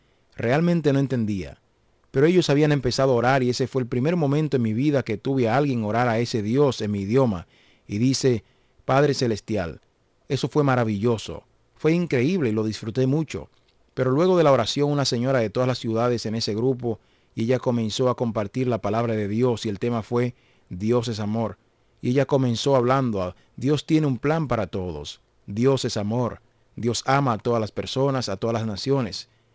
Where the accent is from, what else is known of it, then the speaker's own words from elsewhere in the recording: Iran; Spanish is a second language; now in Australia; decidí decir adiós a mi familia, amigos y salir de Irán y fui a Australia y empecé a vivir allá.